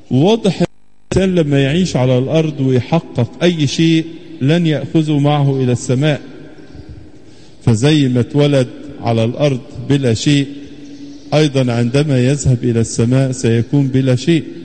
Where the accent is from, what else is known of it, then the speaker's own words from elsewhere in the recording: Egypt; في فرح عندنا احنا كمصريين كعايشين على ارض مصر ان بلادنا تقدست وتباركت بزيارة السيد المسيح